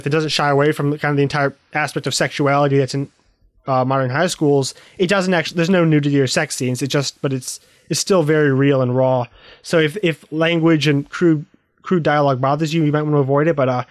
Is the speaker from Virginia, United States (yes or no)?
yes; Virginia, United States; I grew up in Virginia, but I also grew up in a very rural area, and so there are traits of small town culture that are prevalent no matter where you are.